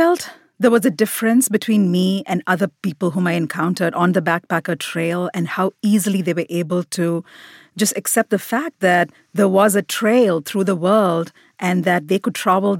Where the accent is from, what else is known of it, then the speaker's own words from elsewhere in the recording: India; I still feel I am very much Indian. India is the country where I feel most at home, most comfortable.